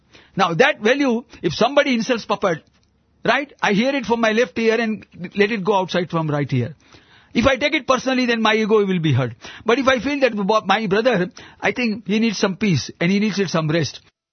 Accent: Mumbai, Maharashtra, India; I was born and brought up in Bombay, so I know the places where Agyari, it is known as Agyari, where the fire is constantly burning.

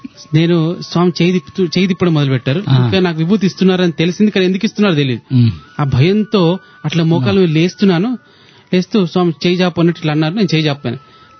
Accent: Telangana, India; నేను మాది తెలంగాణ ప్రాంతంలో ఒక ఊరు

